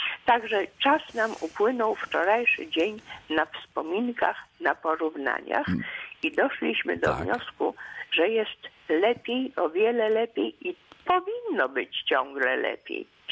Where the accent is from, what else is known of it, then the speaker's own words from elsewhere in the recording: Lublin Voivodeship, Poland; moved away; pochodzę z Lubelszczyzny, później przyjechaliśmy tutaj na zachód, ale w Karkonosze, blisko Świeradowa Zdroju, na wsi mieszkaliśmy.